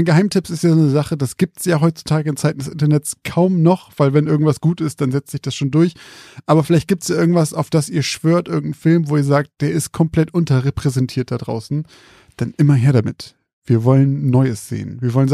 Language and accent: German; Zeven, Lower Saxony, Germany; Und mein Heimatort, Zeven.